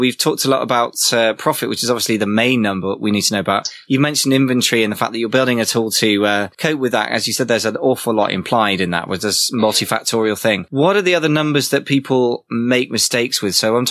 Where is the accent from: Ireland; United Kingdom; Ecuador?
United Kingdom; England; I mean, you know, I'm terribly English kind of guy